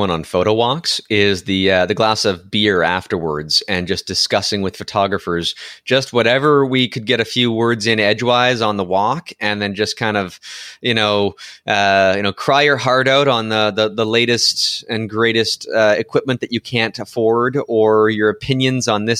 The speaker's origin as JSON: {"language": "English", "town": "Sudbury", "region": "Ontario", "country": "Canada", "tie": "born or raised there", "said": "Kelly Robitaille is from my hometown of Sudbury, Ontario."}